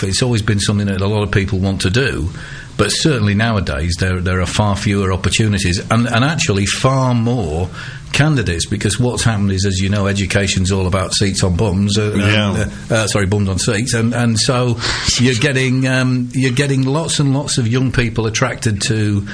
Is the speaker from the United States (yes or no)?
no; Yorkshire and the Humber, United Kingdom; As a Yorkshireman, obviously, was on my doorstep, not too far away from where I was born.